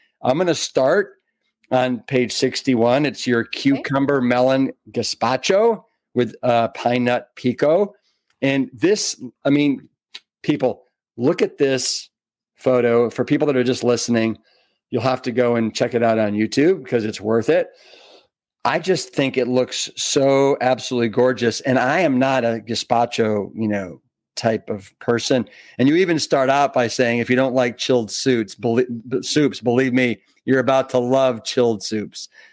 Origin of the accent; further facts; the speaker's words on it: Cleveland, Ohio, United States; So it when I see this, it immediately made me think of growing up in Cleveland, Ohio, and either soups or sandwiches for lunch on Sunday.